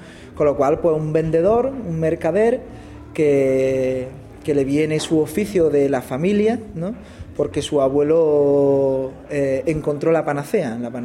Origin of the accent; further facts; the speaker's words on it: Pozoblanco, Andalusia, Spain; Yo soy de Pozo Blanco y vivo en Pozo Blanco, en mi ciudad, Pozo Blanco, Córdoba.